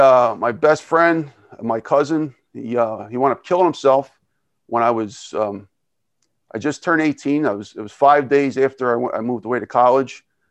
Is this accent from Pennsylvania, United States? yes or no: yes; Philadelphia, Pennsylvania, United States; born there; I was born in Philadelphia, in South Philadelphia.